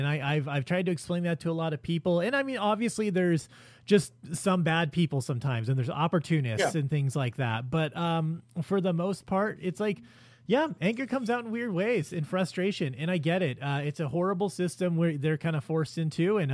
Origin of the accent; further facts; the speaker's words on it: Los Angeles, California, United States; I'm Mexican. I grew up in the South Central in the 80s. I lived through the LA riots, like all that shit.